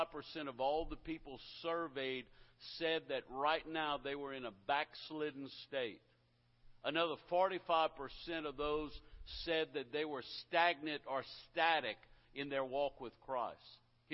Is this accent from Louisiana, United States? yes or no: yes; Louisiana, United States; I come from the Bayou, and you can probably tell by my accent.